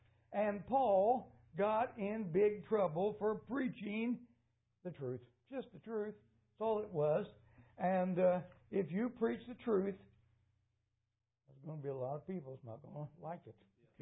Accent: Indiana, United States; Listen, I grew up in Indiana in coal country. United Mine Workers of America. That was where I grew up.

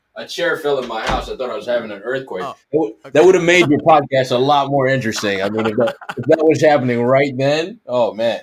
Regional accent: New York City, New York, United States; because I grew up in Harlem, we had like a youth center

